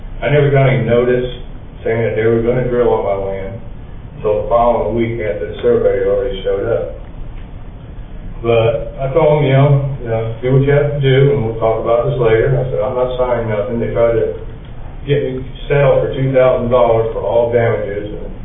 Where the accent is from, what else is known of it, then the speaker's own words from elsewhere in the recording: Utah, United States; I'm from Rich County. I'm a landowner.